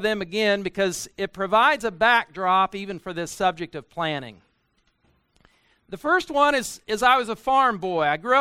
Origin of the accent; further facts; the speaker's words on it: Kansas, United States; I come from South Central Kansas, grew up in Northwest Kansas, and it's a long, long ways away.